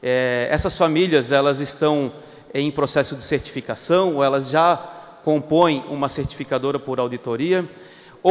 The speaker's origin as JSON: {"language": "Portuguese", "town": "São José", "region": "Santa Catarina", "country": "Brazil", "tie": "born or raised there", "also_born_or_lived": "Florianópolis", "said": "Eu sou natural aqui de Florianópolis, nasci aqui na cidade, sou morador da região do sul da ilha, tive a minha infância vivida no município de São José, especialmente Barreiros, aquela região"}